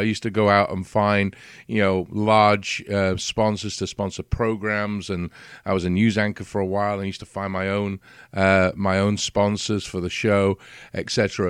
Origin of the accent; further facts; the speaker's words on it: England, United Kingdom; I come from England. You may have guessed with the accent, and all my listeners know that. We have a joke about my Texas accent that I have, but I'm from an island, so I used to live on the coast